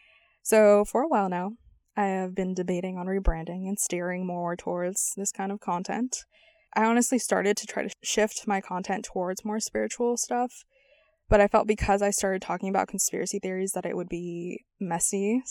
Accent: San Diego, California, United States; moved away as an adult; also born or lived in Las Vegas; now in North Carolina, United States; I'm 24. I was born and raised in San Diego, and I moved to Las Vegas for college

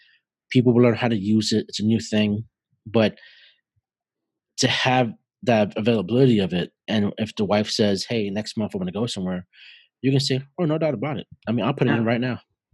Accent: New York, United States; now in Atlanta, United States; I'm in Atlanta. I'm from New York.

